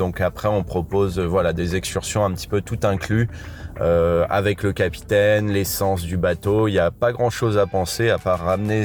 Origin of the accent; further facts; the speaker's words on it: Saint-Martin, St. Martin; J'ai grandi à Saint-Martin, j'ai fait toute ma scolarité ici